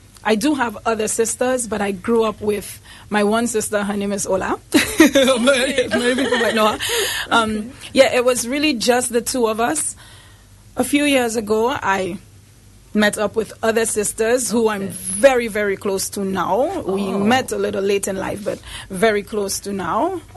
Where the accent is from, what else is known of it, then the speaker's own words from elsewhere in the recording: St. Lucia; I grew up like any other St. Lucian kid.